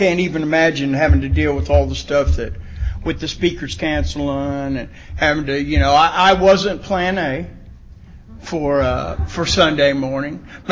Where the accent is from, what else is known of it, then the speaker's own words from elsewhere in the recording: Oklahoma, United States; I'm from Oklahoma. Don't make me talk like this, by the way.